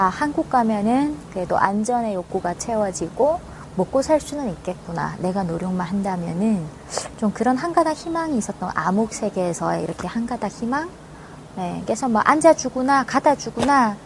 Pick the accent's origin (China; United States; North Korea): North Korea; moved away as an adult; now in South Korea; 제가 북한에 있을 때 농사도 손에 안 들어본 쟁기가 없어요.